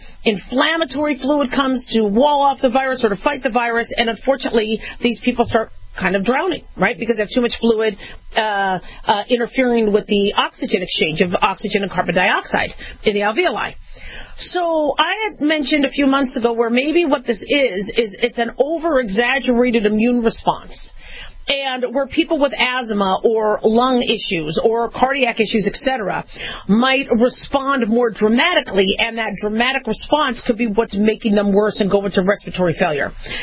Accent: California, United States; mind you, I'm from California.

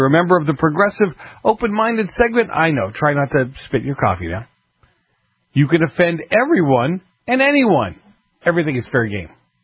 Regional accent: New York, United States; Remember, I'm a Yankee from New York, so I don't have a dog in the fight.

